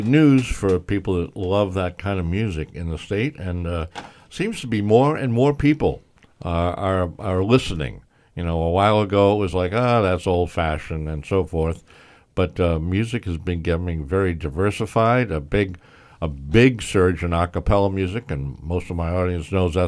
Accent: Warwick, Rhode Island, United States; No, I'm a Warwick kid, so.

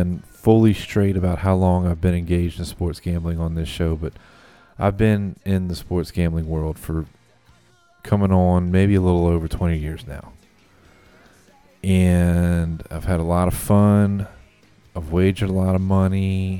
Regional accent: Slidell, Louisiana, United States; $30 million was spent on a failed bullshit truck stop casino in Slidell, my hometown, this past weekend.

